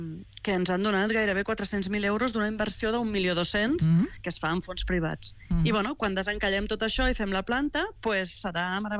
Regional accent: Barcelona, Catalonia, Spain; Jo soc de Barcelona, també, fa 28 anys que estic aquí

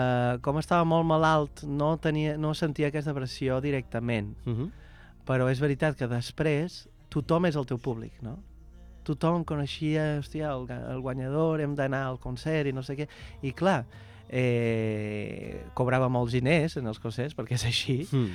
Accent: Balearic Islands, Spain; accent: mix of Portuguese, Mallorcan and Catalan; he estudiat aquí, he fet l'escola de jazz aquí, però l'accent mallorquí no m'ha sortit mai, doncs és una mica de portuguès, un mallorquí, català, és raro, però bueno, és el meu accent.

